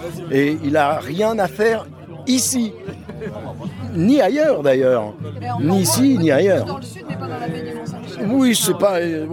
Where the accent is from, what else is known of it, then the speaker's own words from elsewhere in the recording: Savigny-le-Vieux, Normandy, France; Nous, on vient de Savigny-le-Vieux, nous, hein, de la Manche.